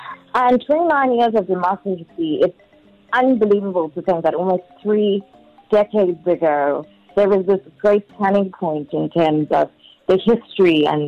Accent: South Africa; But as a South African citizen, we're not myopic to all the governmental and political failures that we're still experiencing 29 years later.

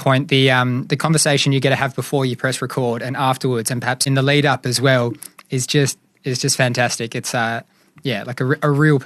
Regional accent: Perth, Western Australia, Australia; But I think just growing up in Perth as well, seeing on the big buildings in the city here

